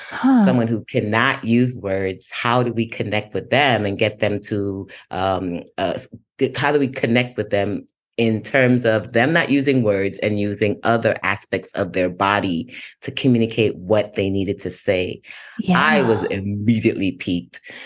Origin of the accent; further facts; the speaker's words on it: Guyana; Being that I was raised in Guyana, which is in South America, I didn't really know much about these other therapeutic spaces.